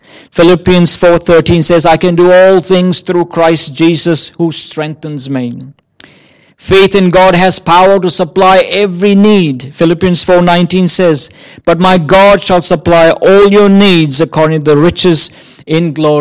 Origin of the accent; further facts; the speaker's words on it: India; growing up in India, you don't have social security.